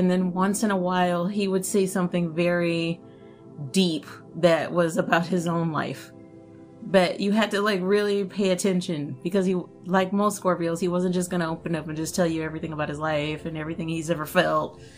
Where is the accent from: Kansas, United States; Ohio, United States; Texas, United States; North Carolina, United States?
Texas, United States; Oak Cliff; Eric is from Compton, if you guys don't remember, and I am from Oak Cliff.